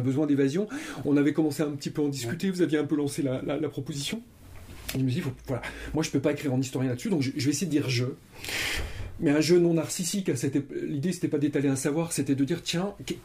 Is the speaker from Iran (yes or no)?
no; Bourgogne-Franche-Comté, France; Moi, j'ai passé mon enfance dans le Jura, pays de forêt, à la frontière suisse, à la campagne, dans mon village. Il y avait des arbres partout.